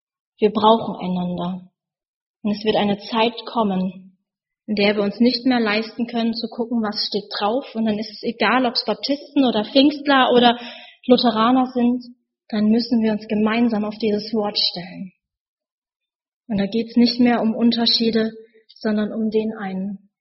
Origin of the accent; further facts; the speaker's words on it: Lower Saxony, Germany; Ich bin ja Ostfriesin und stur ist so